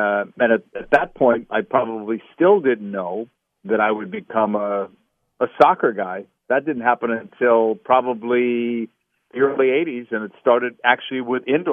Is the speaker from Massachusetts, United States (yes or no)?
yes; Boston, Massachusetts, United States; No, it was actually when growing up in Boston, people would have assumed I might have been a baseball or Red Sox fan, but I really wasn't.